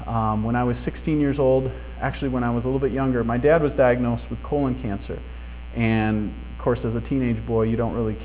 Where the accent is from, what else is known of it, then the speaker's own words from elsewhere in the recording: Michigan, United States; I like sports, which, by the way, I'm from Michigan, which is a good weekend to be here.